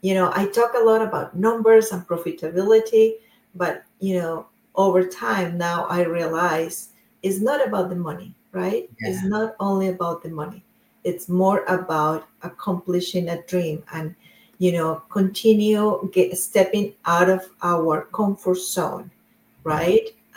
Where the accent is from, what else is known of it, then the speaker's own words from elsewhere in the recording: Colombia; English is a second language; But I am from Colombia in South America, and I grew up with there.